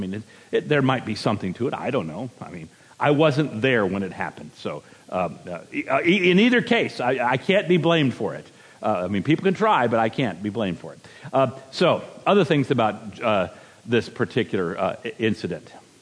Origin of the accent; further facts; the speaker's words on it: Virginia, United States; I knew that peanuts were not nuts. I'm from Virginia, after all. This much I knew.